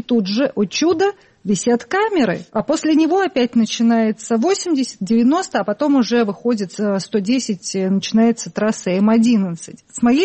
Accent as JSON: {"language": "Russian", "town": "Tver", "region": "Tver Oblast", "country": "Russia", "said": "потому что я сама из Твери, может быть, поэтому."}